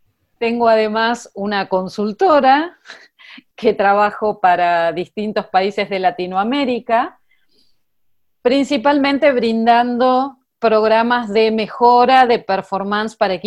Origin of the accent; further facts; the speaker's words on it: Argentina; Soy argentina, resido en Buenos Aires